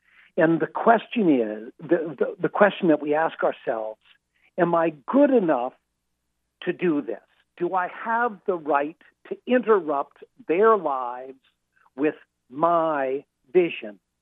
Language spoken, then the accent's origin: English; Boston, Massachusetts, United States; born there; Well, I really I am a New Englander. I've lived in Boston since I was 16. I was born in Boston, and I like being here, and I love being in the great state of Maine.